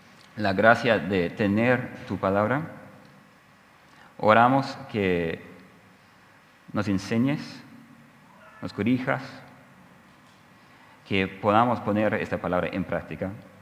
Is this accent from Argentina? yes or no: no; Australia; Spanish is a second language; Hace muchos años en Australia, de donde soy, estaba con un grupo de estudiantes